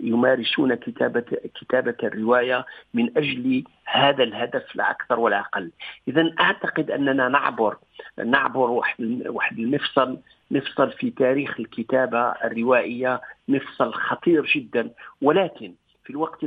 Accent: Tlemcen Province, Algeria; وكنت صغير في قريتي في ناحية في ضواحي تلمسان

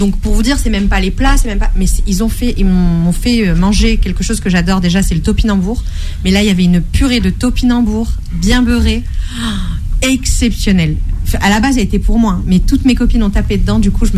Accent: Avignon, Provence-Alpes-Côte d'Azur, France; moi je suis originaire d'Avignon. Donc les petites rues pavées, tout ça, trop mignon.

